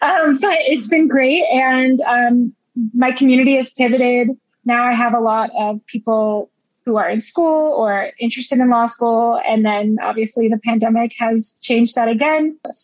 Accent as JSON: {"language": "English", "region": "Florida", "country": "United States", "said": "So I'm actually originally from Florida. I went to Florida State University. I went there for undergrad."}